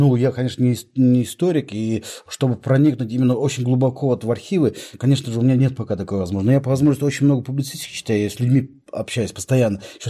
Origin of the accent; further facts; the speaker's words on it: Siberia, Russia; но все-таки как сибиряк немножко ревностно относился к этому